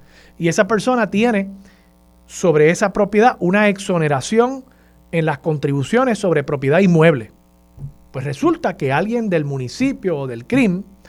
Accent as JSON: {"language": "Spanish", "country": "Puerto Rico", "said": "No podemos dejar de tener capacidad de indignación como pueblo, como puertorriqueños"}